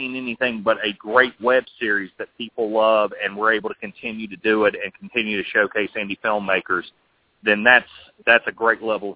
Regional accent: the South, United States; accent: southern; I think we ultimately settled on hillbillies because it was the only way we could work around my southern accent.

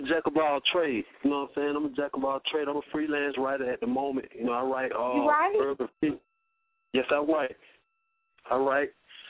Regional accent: Atlanta, Georgia, United States; Being I was from Atlanta made me a popular guy instantly due to my dress code and communicating skills.

